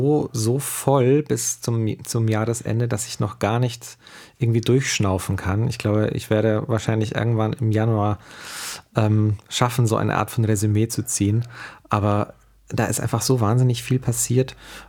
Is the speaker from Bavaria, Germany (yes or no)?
yes; Neubeuern, Bavaria, Germany; im Süden von Deutschland in Neubeuern, das ist da, wo ich groß geworden bin.